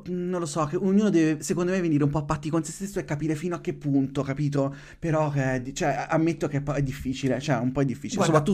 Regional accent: Marche, Italy; è marchigiana, quindi mi piace pubblicizzare gente delle nostre parti

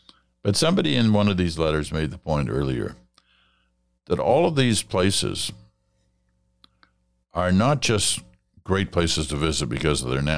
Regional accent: Canada; But at our core, we're Canadian.

